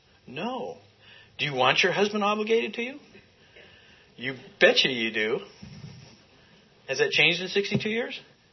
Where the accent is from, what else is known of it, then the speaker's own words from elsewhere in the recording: Lovelock, Nevada, United States; I'm from Lovelock. Anybody know the Humboldt River?